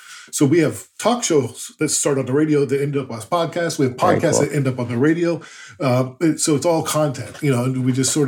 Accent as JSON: {"language": "English", "country": "United States", "said": "it's I'm from the States originally"}